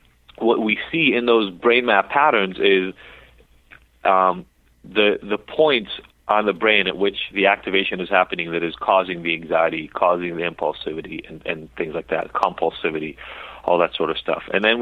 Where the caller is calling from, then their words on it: Los Angeles, California, United States; It's in Los Angeles.